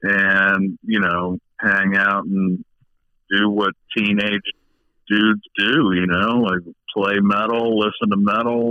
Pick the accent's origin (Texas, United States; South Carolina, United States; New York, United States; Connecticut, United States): New York, United States; Buffalo; moved away as an adult; But, 89, I moved down to Lauderdale with some friends to start doing the band thing. And I grew up in Riverside, which is, you know, pretty much right next to North Buffalo.